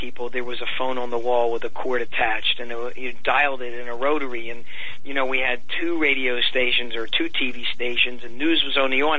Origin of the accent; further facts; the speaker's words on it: Baltimore, Maryland, United States; born there; Right, I was born a female in Baltimore, Maryland.